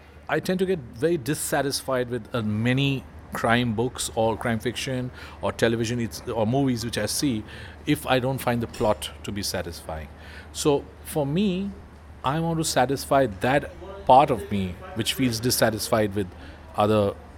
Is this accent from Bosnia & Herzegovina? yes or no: no; Mumbai, Maharashtra, India; growing up in Mumbai, I was surrounded by a lot of crime.